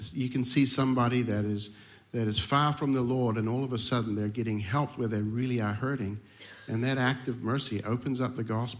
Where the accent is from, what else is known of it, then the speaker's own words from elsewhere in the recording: Te Puke, Bay of Plenty, New Zealand; My wife and I grew up in Te Puke.